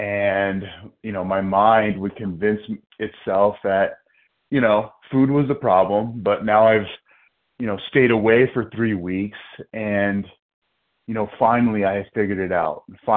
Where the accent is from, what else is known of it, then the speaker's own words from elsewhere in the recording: New Jersey, United States; I'm from New Jersey, and I'm a grateful, recovered, compulsive overeater.